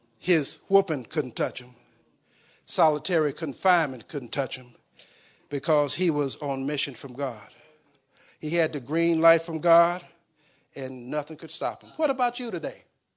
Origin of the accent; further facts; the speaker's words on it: St. Louis, Missouri, United States; I don't come from Tarsus. I come from Homer Phillips in St. Louis.